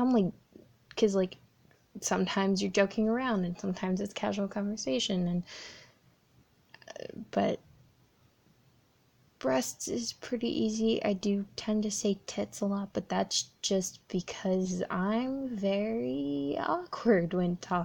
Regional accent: Florida, United States; I'm from Florida. In the United States, so yeah, but I have a lot of family from more up in the traditional southern United States

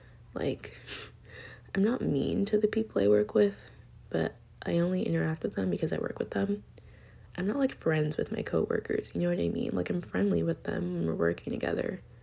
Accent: Canada; I'm from Canada. I don't even know what the Midwest is.

